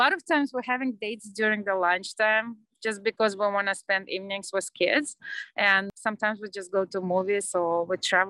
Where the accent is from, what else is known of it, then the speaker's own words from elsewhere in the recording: Crimea, Ukraine; also born or lived in Uzbekistan; I was born in Uzbekistan, but shortly after moved to Crimea. Crimea is a piece of land that used to belong to Ukraine. Now it's part of Russia, but I grew up in Ukraine.